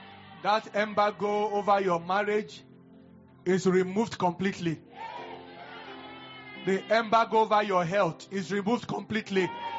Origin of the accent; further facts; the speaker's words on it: Nigeria; Because I'm a Nigerian.